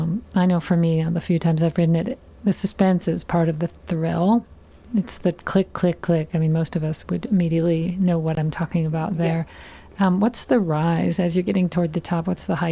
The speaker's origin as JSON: {"language": "English", "region": "California", "country": "United States", "tie": "born or raised there", "said": "because I grew up in the Bay Area and went a couple of times as a very young child"}